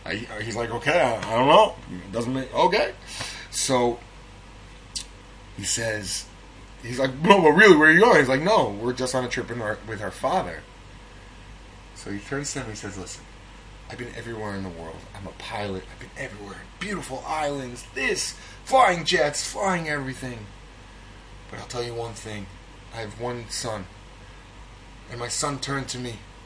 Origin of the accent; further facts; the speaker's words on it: Edison, New Jersey, United States; I'm from Edison, New Jersey region, I know Newark Airport.